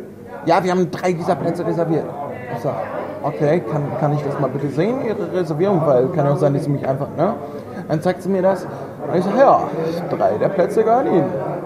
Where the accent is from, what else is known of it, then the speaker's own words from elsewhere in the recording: Bad Schwartau, Schleswig-Holstein, Germany; ich komme aus Bad Schwartau, wir haben keine Toten.